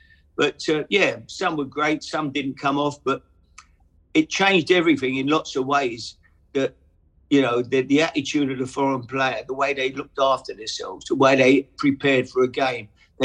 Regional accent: United Kingdom; Because everybody came from England, came from Britain. You know, we're all British players.

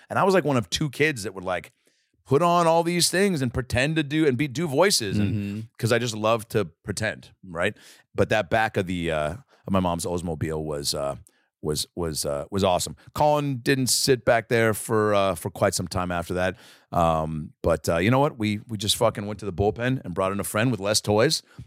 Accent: Seattle, Washington, United States; I guess growing up in Seattle, the weather is conducive

